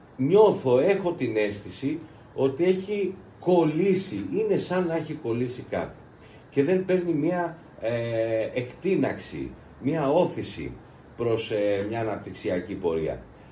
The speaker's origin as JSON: {"language": "Greek", "town": "Patras", "region": "Western Greece", "country": "Greece", "said": "επειδή δεν είμαι Αιγιώτης, είμαι από την Πάτρα."}